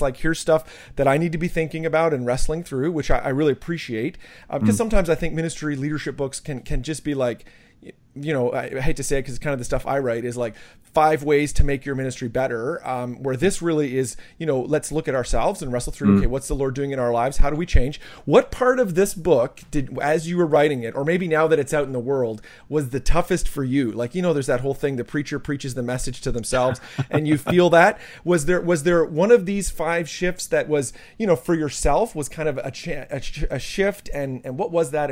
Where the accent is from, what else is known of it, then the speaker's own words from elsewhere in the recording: Canada; I'm from Canada and ministered in New Jersey and in Toronto